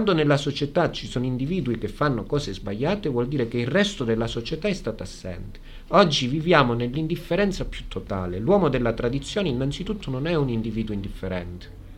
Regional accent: Rome, Lazio, Italy; Io da romano questo non lo accetto, da tradizionalista romano

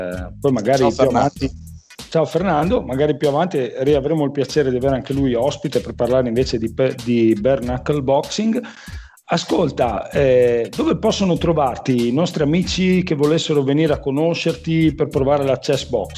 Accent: Finland; first language Finnish; Italian is a second language; Io sicuramente l'ascolterei in finlandese, perché come tu sai io sono madrelingua

